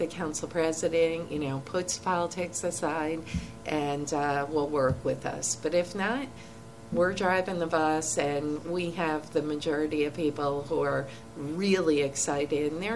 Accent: Troy, United States; I mean, it pained me as someone born and raised in Troy.

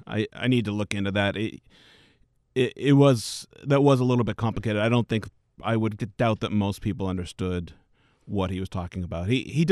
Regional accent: Boston, Massachusetts, United States; also born or lived in Texas; I mean, I think, heck, I went to school in Texas, and I moved there from the Boston area.

